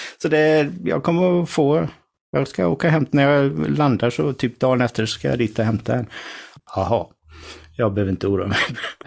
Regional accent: Sweden; Ja, men jag är från Sverige och jag kommer nu. Om 3 veckor så kommer jag att bo i Georgia under ett läsår

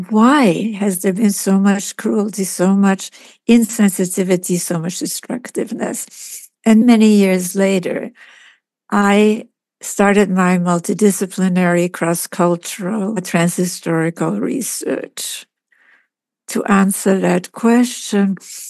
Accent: Cuba; But growing up in Cuba was very difficult for me.

